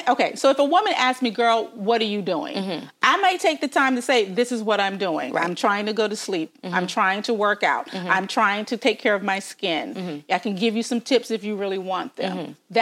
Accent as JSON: {"language": "English", "town": "Memphis", "region": "Tennessee", "country": "United States", "said": "I love my hometown."}